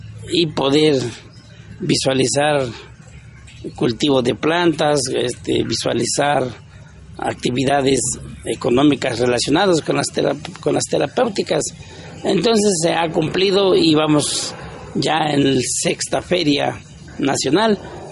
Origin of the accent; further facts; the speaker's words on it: Mexico; y eso refuerza nuestra identidad como mexicanos, nos da identidad como nación